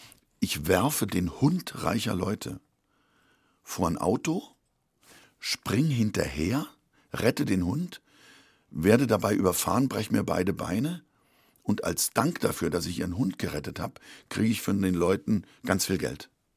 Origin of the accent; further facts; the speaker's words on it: Hesse, Germany; Und dann bin ich in Hessen aufgewachsen.